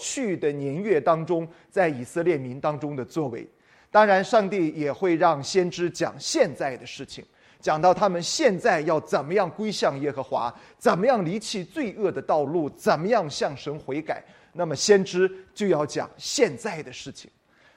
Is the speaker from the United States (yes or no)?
no; China; 我们中国人呢，对于先知有一个误解